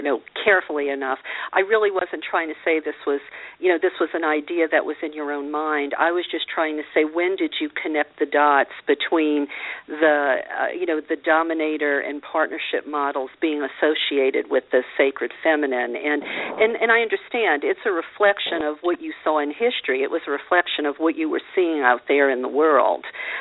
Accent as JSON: {"language": "English", "region": "Louisiana", "country": "United States", "tie": "born or raised there", "said": "I mean, I grew up a Catholic in Louisiana."}